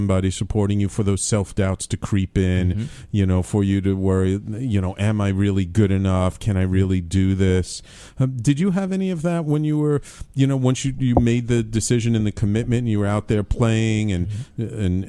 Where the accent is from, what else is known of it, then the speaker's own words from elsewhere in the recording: New Orleans, Louisiana, United States; I mean, and growing up in New Orleans